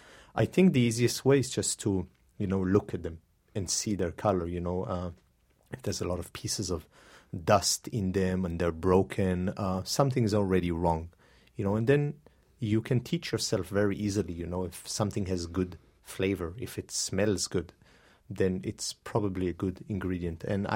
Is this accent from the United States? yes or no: no; Northern District, Israel; English is a second language; moved away; Well, I'm from Israel originally. I've been away for the last 14 or 15 years. I was born in a kibbutz in Galilee and started cooking fairly early, you know, when I was 10, 11.